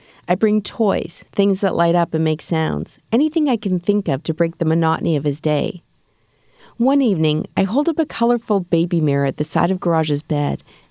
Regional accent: Winnipeg, Manitoba, Canada; Lori lives in Winnipeg, my hometown, about a 5-minute drive from my mom's apartment.

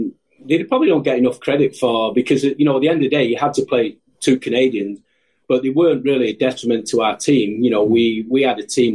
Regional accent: England, United Kingdom; I was from England. 20-year-old. I was just, you know

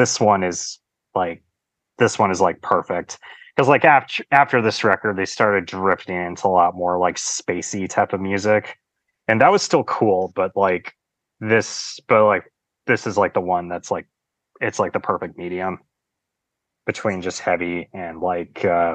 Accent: New Jersey, United States; It's like we're from New Jersey. … is from California.

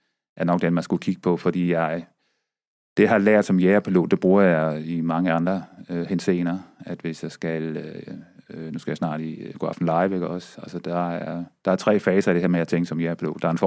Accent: West Jutland, Denmark; Jeg voksede op på Vestjylland på en gård og troede, jeg skulle være landmand.

